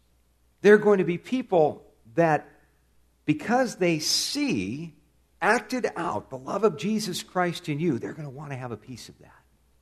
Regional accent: California, United States; Where I grew up in California, we had a big olive tree out in our front yard.

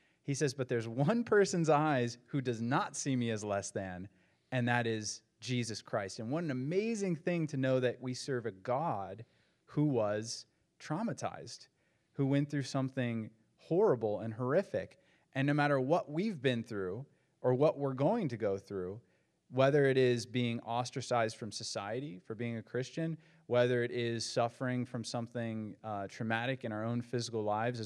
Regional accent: Appalachia, United States; accent: Appalachian; And I got ridiculed like nothing else. They're like, the Apple. And they mocked my accent. They're like, the Appalachians.

